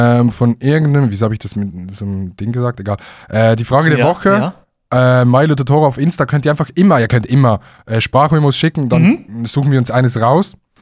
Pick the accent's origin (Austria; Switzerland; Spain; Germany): Switzerland; aber als Schweizer bist du dir so voll gewohnt, so, Busse sind pünktlich, Zug ist pünktlich